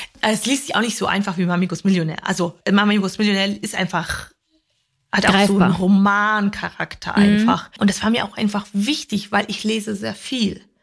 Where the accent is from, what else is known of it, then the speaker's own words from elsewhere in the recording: Poland; ich bin in Polen groß geworden.